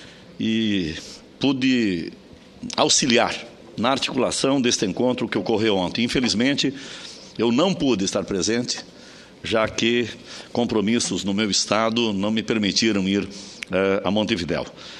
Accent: Rio Grande do Sul, Brazil; Eu que venho lá do Rio Grande do Sul

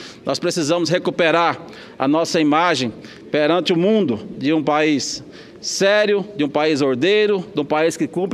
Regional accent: Nova Marilândia, Mato Grosso, Brazil; Quero cumprimentar aos meus conterrâneos lá da minha cidade de Nova Marilândia, Mato Grosso

